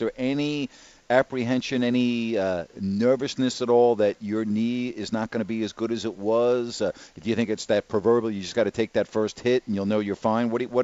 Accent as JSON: {"language": "English", "region": "New York", "country": "United States", "said": "Hey, I'm from New York, okay?"}